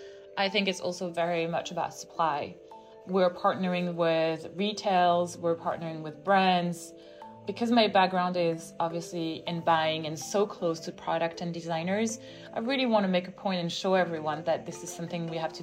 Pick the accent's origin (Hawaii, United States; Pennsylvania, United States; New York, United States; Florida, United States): New York, United States; We have a lot of requests from American parents, and I see it, and I grew up in New York.